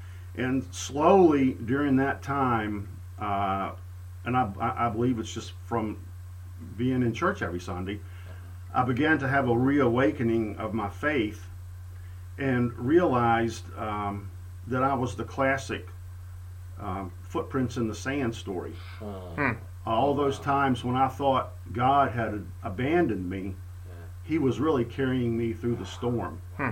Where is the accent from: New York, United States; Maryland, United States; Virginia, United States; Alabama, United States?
Virginia, United States; Danville; I grew up in Danville, right on the Carolina border.